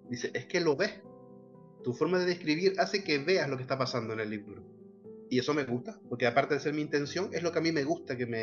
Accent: La Vega, Canary Islands, Spain; now in Agüimes, Spain; Toda mi familia es de Agüimes, me crié en La Vega y ahora volví a Agüimes.

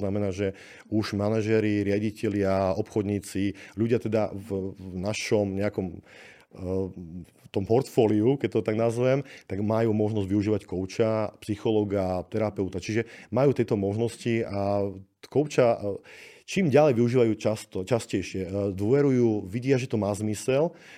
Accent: eastern Slovakia, Slovakia; A tak som z východu. A ja na východe z ničoho niečo je bežná vec.

